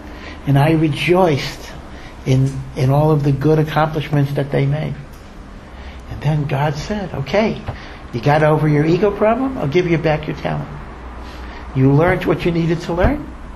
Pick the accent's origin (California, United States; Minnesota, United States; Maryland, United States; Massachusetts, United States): Maryland, United States; Baltimore; And I come from the Baltimore area, so one of the great musical conservatories in the United States is the Peabody Conservatory